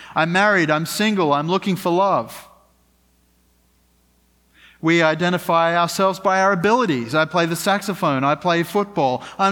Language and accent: English; Australia; I am from Australia. That does shape who I am to a certain extent.